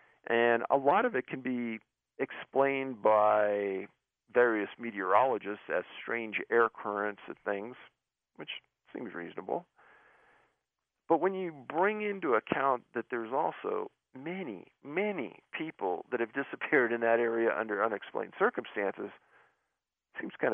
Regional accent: Cupertino, California, United States; I grew up not far from Moffett Field in Sunnyvale. I grew up in Cupertino, and I had planes flying into Moffett Field going right over my house every day of the week.

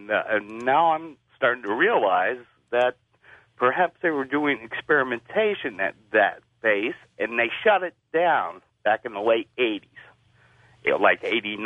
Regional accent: Maine, United States; now in Manchester, United States; I'm from northern Maine originally, and I've seen many strange sights in there.

